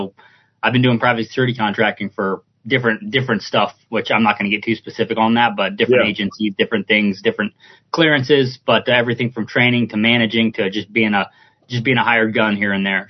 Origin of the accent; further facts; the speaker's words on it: the South, United States; I grew up rural poor in the South.